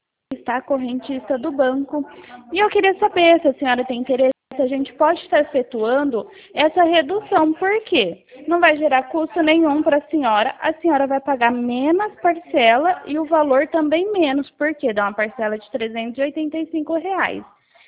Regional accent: São Paulo, Brazil; Eu sou do estado de São Paulo

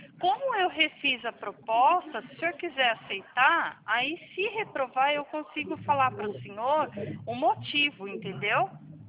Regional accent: São Paulo, Brazil; eu sou de São Paulo, mas eu atendo o Brasil inteiro.

